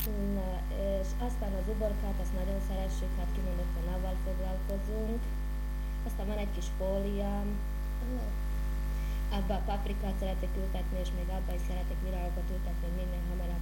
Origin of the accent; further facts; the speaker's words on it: Diószeg, Trnava Region, Slovakia; 1949. november 12-én születtem Diószegen, és diószegi lakos is maradtam a mai napig.